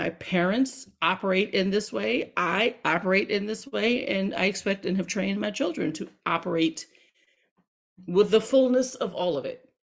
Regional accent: Hampton, Virginia, United States; my parents taught at Hampton University, so I'm from Hampton.

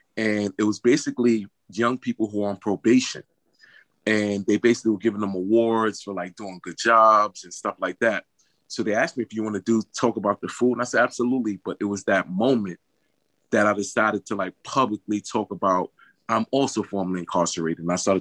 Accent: New York, United States; now in Connecticut, United States; I'm from New York. I live in Connecticut.

